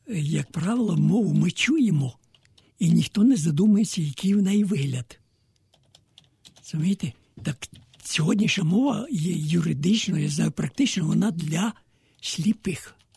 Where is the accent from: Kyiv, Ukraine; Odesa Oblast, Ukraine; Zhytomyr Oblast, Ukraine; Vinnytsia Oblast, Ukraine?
Kyiv, Ukraine; я з Києва